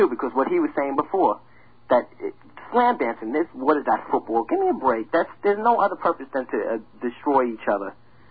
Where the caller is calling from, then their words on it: Centereach, New York, United States; Where am I calling from? Center Reach.